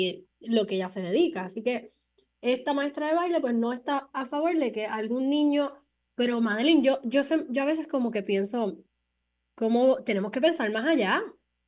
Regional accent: Camuy, Puerto Rico; also born or lived in Aguadilla; Camuy, adoptada de Aguadilla, y ahora estoy en el área metro porque aquí me llevo la vida.

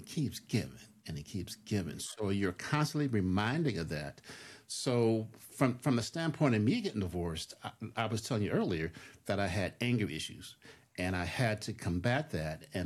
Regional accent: Colorado Springs, Colorado, United States; I hail from Colorado Springs, Colorado. And yes, there are black people in Colorado Springs, Colorado.

